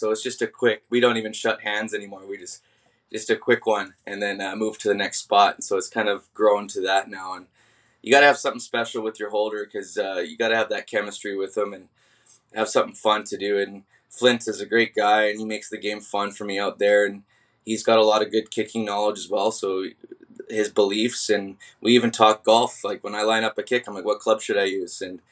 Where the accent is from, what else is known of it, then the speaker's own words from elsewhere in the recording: White Rock, British Columbia, Canada; there's no other place I'd want to be than White Rock, my hometown.